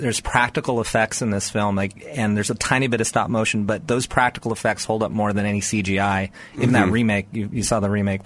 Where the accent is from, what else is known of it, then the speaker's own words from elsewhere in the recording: Antioch, California, United States; I come from a town in Northern California called Antioch. And, you know, back then it was just like, you know, mountains and trees.